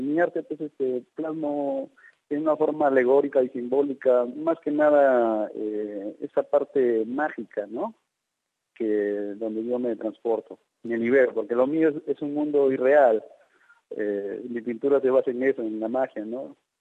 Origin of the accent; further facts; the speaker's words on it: Cajabamba, Cajamarca, Peru; born there; now in Trujillo, Peru; Él nació en Cajabamba, mis padres también nacieron en Cajabamba, yo nací en Cajabamba